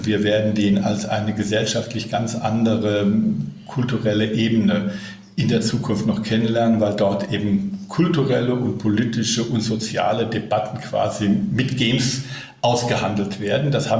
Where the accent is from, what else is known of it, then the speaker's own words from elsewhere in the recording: Berlin, Germany; hier in meiner Heimatstadt Berlin